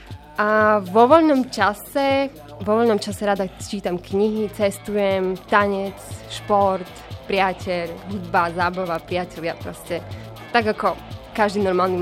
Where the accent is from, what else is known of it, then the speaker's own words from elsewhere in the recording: Košice, Košice Region, Slovakia; moved away as an adult; now in Bratislava, Slovakia; som originálne z Košíc, ale odišla som študovať do Bratislavy marketing, kde momentálne som v 5. ročníku